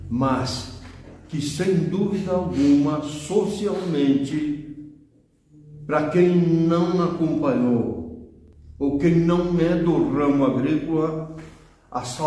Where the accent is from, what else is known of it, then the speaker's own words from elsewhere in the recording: Colorado, Rio Grande do Sul, Brazil; Eu sou natural de Colorado e sou filho de pequenos agricultores, como toda a maioria de Silva e de Colorado, da nossa região, pequenos agricultores.